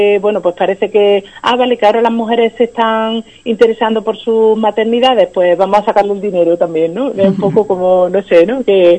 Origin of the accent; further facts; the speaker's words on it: Pozoblanco, Andalusia, Spain; born there; Pero además yo soy cordobesa de nacimiento, nací en Pozo Blanco.